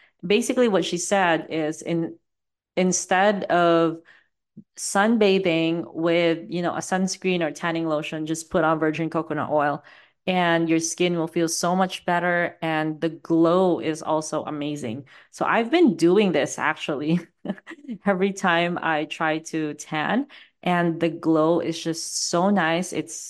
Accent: Philippines; But I grew up in the Philippines

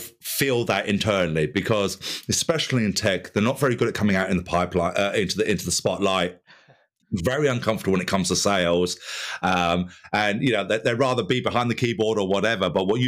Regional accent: United Kingdom; Being a Brit, I see the royals do that all the time, right?

